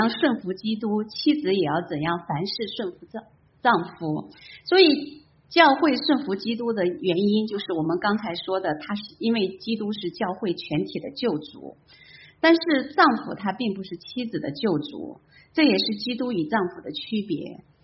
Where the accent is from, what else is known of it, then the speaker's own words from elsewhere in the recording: China; 特别是我们从大陆来的姐妹，我们从小受到的教导就是妇女能顶半边天